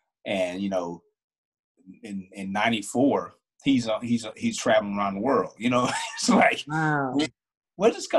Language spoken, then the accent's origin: English; North Carolina, United States; I was in Tulsa, but I grew up in North Carolina as a young man, as a church boy